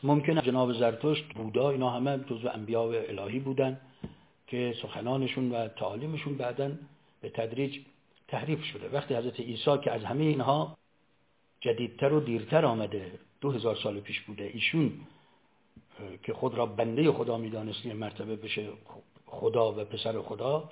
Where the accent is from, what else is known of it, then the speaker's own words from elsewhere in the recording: Iran; ما ایرانی هستیم